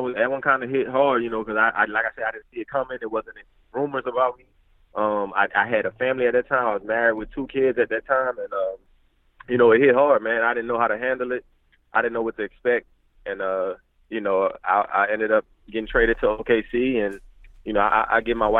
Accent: New Orleans, Louisiana, United States; I'm from New Orleans, so we have unique names down there, middle names and stuff like that.

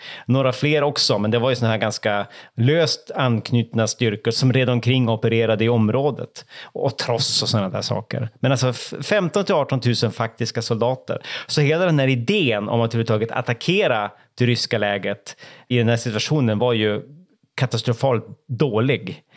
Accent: Norrland, Sweden; Det närmaste jag kommer då som norrlänning

